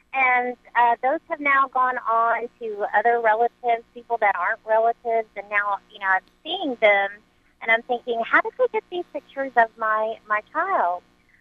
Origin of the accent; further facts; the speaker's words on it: Dallas, Texas, United States; I'm from Dallas, and I just had a question about pictures of minors being posted on things like Facebook